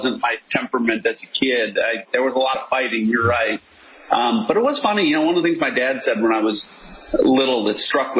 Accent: Illinois, United States; moved away as an adult; now in Texas, United States; I grew up in Illinois. I was born and raised in Illinois. And, you know, I've been in Texas ever since

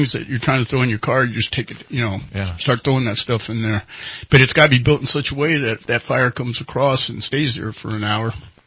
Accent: California, United States; The thing is that California's been burning.

